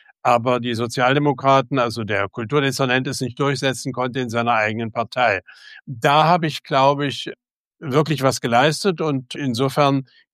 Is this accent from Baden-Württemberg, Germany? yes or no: no; Chemnitz, Saxony, Germany; born there; da Chemnitz nun meine Geburtsstadt ist, mein Vater dort 33 seinen Beruf verloren hat